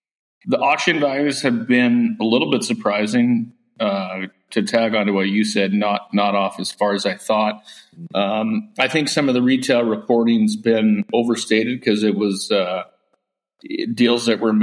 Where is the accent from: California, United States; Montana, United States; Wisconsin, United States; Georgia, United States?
Montana, United States; So grew up, born and raised in Montana, grew up in the business